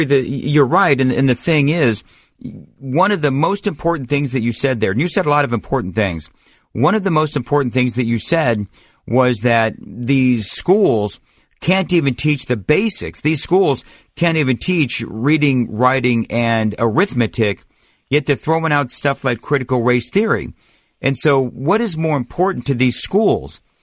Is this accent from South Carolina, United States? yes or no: no; Los Angeles, California, United States; also born or lived in New York / Denver; I've lived all across the country. I've lived in New York. I grew up in Los Angeles. I spent 3 years in Denver.